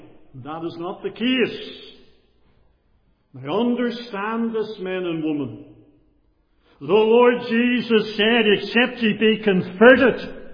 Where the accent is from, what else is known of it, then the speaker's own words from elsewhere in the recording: Bangor, Northern Ireland, United Kingdom; also born or lived in Donaghadee; We did move to Donaghadee when I was about 5 years of age, and for the next approximate 9 years I lived in Donaghadee before the family, due to schooling, moved back to Bangor.